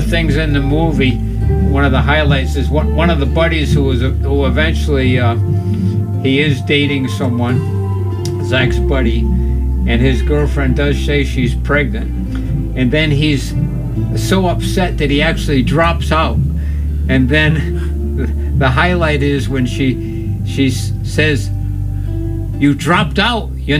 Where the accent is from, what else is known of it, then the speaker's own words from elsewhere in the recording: Tiverton, Rhode Island, United States; I came from Tiverton, Rhode Island.